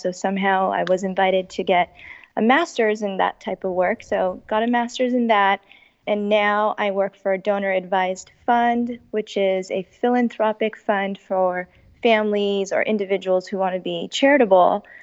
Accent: California, United States; Hi, everybody. … I'm from California, born and raised.

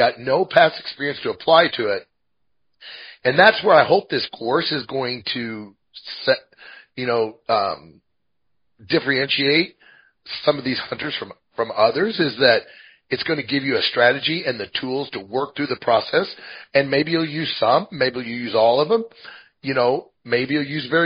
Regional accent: Midwest, United States; now in Montana, United States; Because I'm from the Midwest.

